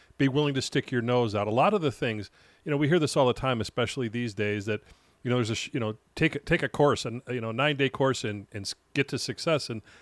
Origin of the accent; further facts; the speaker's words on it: Chicago, Illinois, United States; It reminded me of growing up in Chicago and doing jobs I didn't want to do at 3 o'clock in the morning and working construction